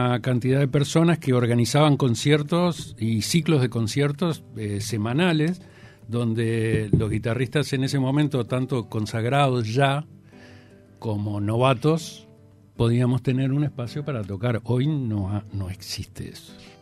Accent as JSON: {"language": "Spanish", "region": "Salto", "country": "Uruguay", "tie": "born or raised there", "said": "Yo ya antes de eso, ya en mi pueblo tocaba, ¿no? Me acuerdo que habían inaugurado el Canal 8 de Salto"}